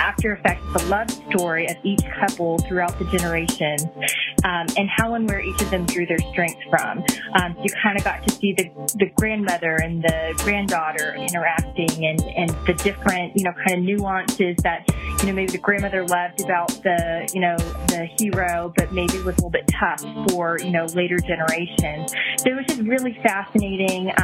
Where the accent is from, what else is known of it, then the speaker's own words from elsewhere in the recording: Texas, United States; I'm from Texas.